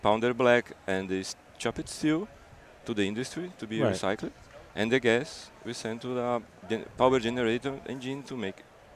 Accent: Brazil; English is a second language; I'm from Brazil.

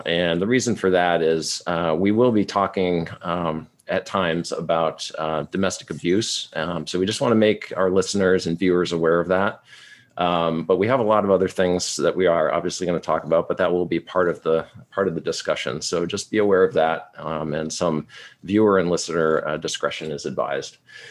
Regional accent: New Hampshire, United States; moved away; I'm a New Hampshire guy. I grew up in New Hampshire. I've been out here in California for about 6 years.

